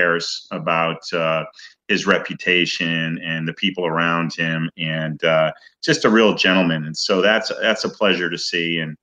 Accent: New Britain, Connecticut, United States; And my family came from Massachusetts, and I grew up in New Britain, Connecticut, which is right between, apparently the dead in between, Fenway Park and Yankee Stadium.

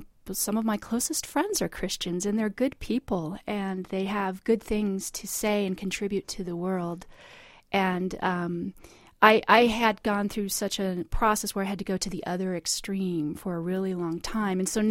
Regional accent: United States; I'm very proud of being an American.

